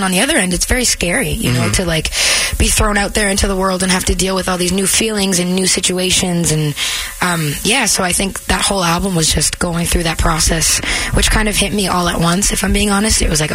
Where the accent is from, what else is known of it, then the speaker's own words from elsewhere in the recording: Canada; Not only are you from the same place as, which is great because there's something about being Canadian that you just kind of bond with already